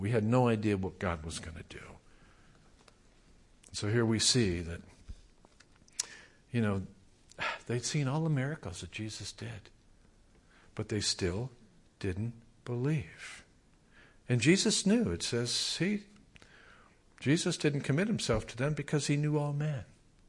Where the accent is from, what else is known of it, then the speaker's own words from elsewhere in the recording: La Puente, California, United States; But I grew up in La Puente.